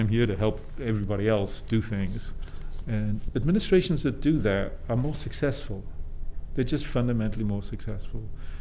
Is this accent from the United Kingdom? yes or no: yes; Wales, United Kingdom; accent: Welsh; Oh, you talk to my wife about that. She thinks I get away with murder because of my accent.